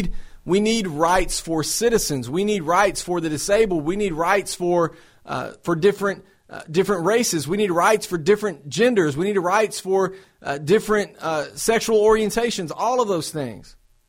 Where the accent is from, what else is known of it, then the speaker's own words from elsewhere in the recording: Tennessee, United States; now in Knoxville, United States; My hometown in Marshall County in Tennessee, there's a pregnancy center in Lewisburg